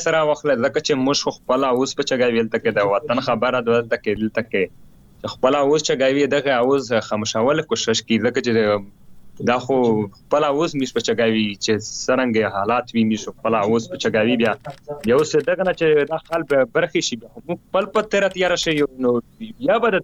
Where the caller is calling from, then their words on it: Khyber Pakhtunkhwa, Pakistan; مار شمالي وزیرستان نه